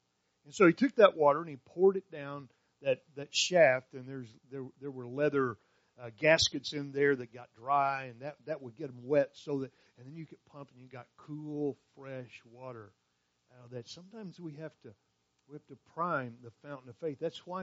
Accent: Gainesville, Texas, United States; when I was a kid, I grew up in Gainesville, Texas, just north of here.

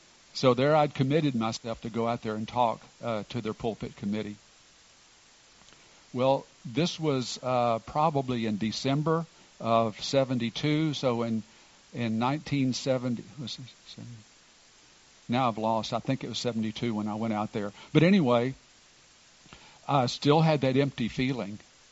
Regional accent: Bryan, Texas, United States; my mother and dad in Bryan, Texas, my hometown, were having home Bible studies

